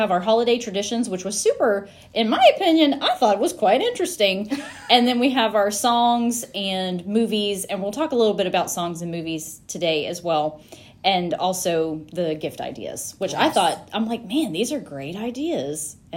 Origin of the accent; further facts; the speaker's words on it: the South, United States; accent: Southern; "Oh no, did my Southern accent